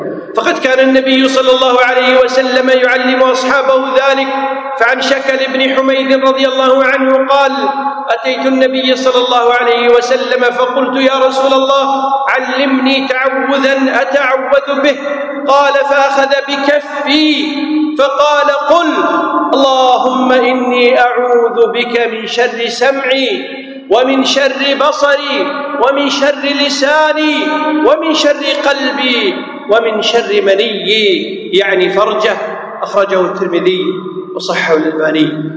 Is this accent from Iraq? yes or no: no; Kuwait; يسمون عندنا في الكويت فلان هذر